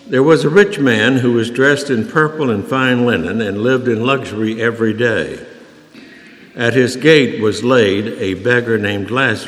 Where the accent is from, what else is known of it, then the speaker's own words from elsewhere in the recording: Oklahoma, United States; told them I grew up in Oklahoma, and so I had a lot of fond memories, especially when my father preached at Elk City, Oklahoma